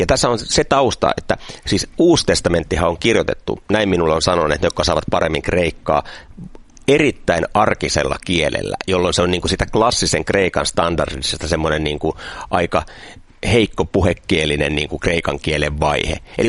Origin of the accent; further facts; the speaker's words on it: Kouvola, Kymenlaakso, Finland; also born or lived in Pori; now in Helsinki, Finland; mä en ole kotosin yhtään mistään, että synnyin Porissa ja perheemme muutti ympäri Suomea mun lapsuuden, mutta lopulta päädyimme Kouvolaan, jossa sitten minä kirjoitin ylioppilaaksi, eli voisin sanoa, että Kouvolasta tässä mielessä, mutta olen toki asunut 30 vuotta Helsingissä, että olenhan minä nyt Helsingistä kotoisin, mutta junan tuoma kuitenkin.